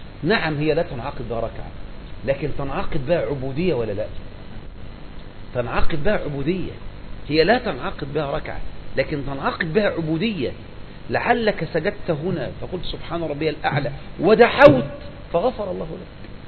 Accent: Egypt; احنا مصريين

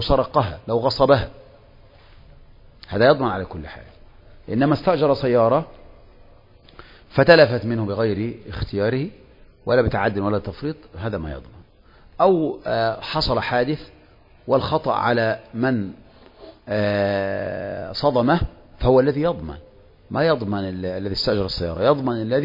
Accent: Egypt; احنا طبعا كمصريين

